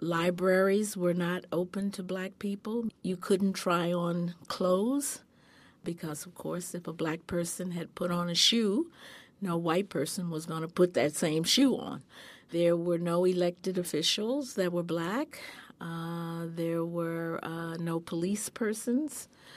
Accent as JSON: {"language": "English", "town": "Memphis", "region": "Tennessee", "country": "United States", "tie": "born there", "said": "I was born in Memphis, Tennessee in 1944."}